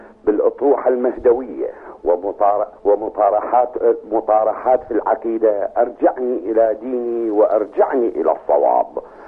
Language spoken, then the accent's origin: Arabic; Iraq; now in United Kingdom; أنا شخص عراقي ومسلم وشيعي.